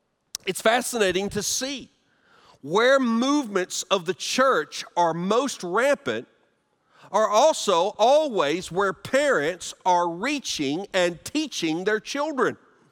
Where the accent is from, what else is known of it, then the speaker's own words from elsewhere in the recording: Alabama, United States; My home state of Alabama, I rejoice with the legislature down there